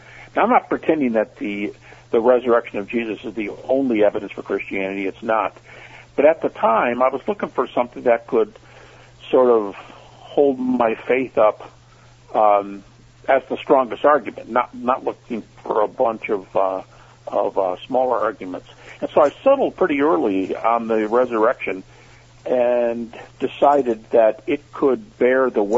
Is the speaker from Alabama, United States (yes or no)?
no; Detroit, Michigan, United States; also born or lived in Indiana; I grew up in the Detroit area almost exclusively. I lived for a year or so in Indiana, and I did live in western Michigan, but almost totally in Detroit in my early years, and my schooling likewise.